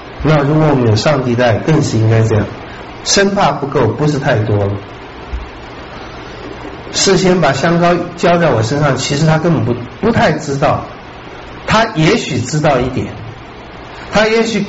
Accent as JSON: {"language": "Chinese", "country": "Taiwan", "said": "那是我们台湾人，那都是虚假的"}